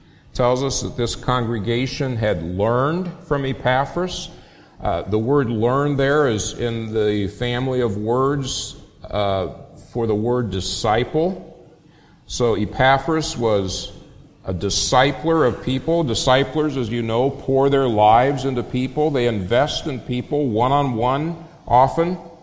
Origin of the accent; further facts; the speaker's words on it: Phoenix, Arizona, United States; You're looking at a city guy. I was raised in Phoenix.